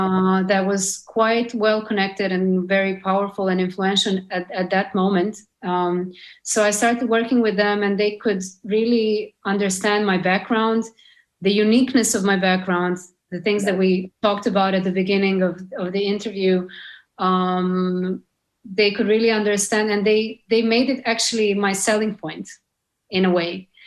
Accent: Serbia; because I'm a girl from Serbia and I have all of these crazy stories no one else can actually say.

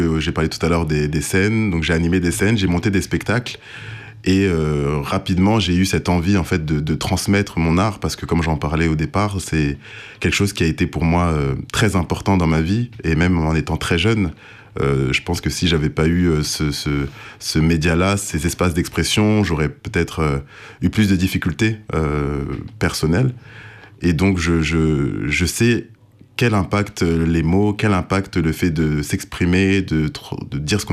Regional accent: France; born there; Je suis né en France, mais je suis de parents congolais

